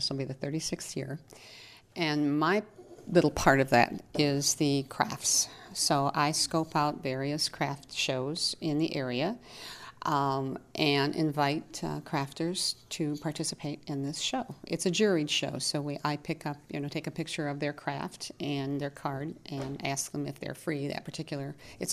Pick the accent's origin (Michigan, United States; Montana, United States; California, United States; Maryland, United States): Michigan, United States; And we're from Michigan, and the big house in Michigan was the University of Michigan Stadium.